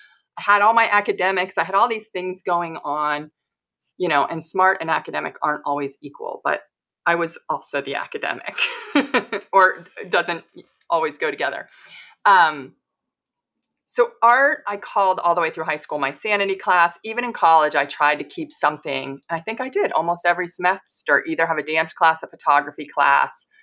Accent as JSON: {"language": "English", "town": "Pittsburgh", "region": "Pennsylvania", "country": "United States", "tie": "born or raised there", "said": "And I was growing up in Pittsburgh."}